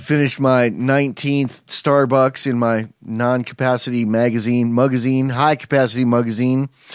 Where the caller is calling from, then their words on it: Bunkerville, Nevada, United States; And I'm broadcasting from Bunkerville. You know, it's kind of interesting. The name of that town in Nevada was Bunkerville, Nevada.